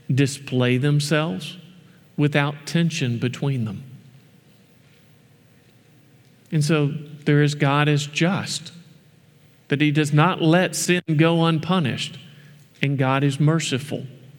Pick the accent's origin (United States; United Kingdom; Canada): United States; the South; I'm from the South. I like Southern nice. I like my sweet tea.